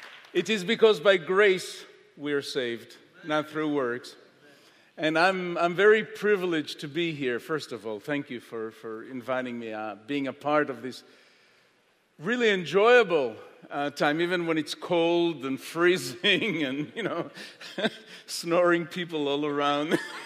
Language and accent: English; Israel; I was born in Israel, raised in Israel, became a hippie at a very young age.